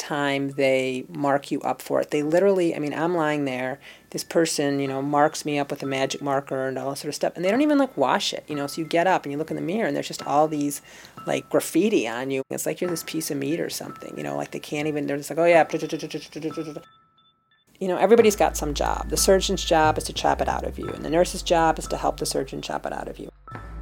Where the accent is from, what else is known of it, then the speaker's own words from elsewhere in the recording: Ann Arbor, Michigan, United States; also born or lived in Madison / Berkeley; I grew up in Ann Arbor, Michigan. I went to college in Madison, Wisconsin. I lived in Berkeley for many years.